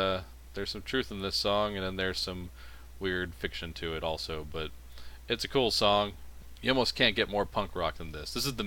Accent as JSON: {"language": "English", "country": "United States", "said": "But to me, as an American, this is pretty much the day"}